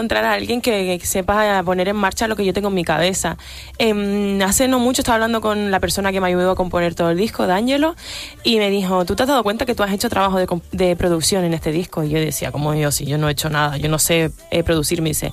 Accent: Canary Islands, Spain; Cuando voy a un sitio y cuando vuelvo a casa al final, sé que en Canarias es otro rollo.

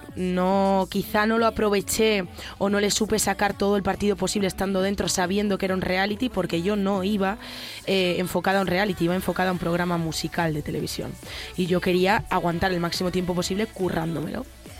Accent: Galicia, Spain; todo lo llevo por dentro como buena gallega que soy

